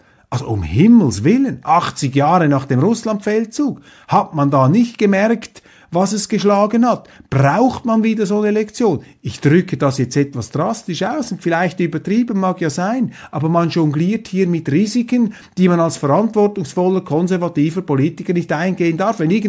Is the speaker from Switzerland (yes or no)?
yes; Switzerland; für mich als Schweizer bedeutet der Taurus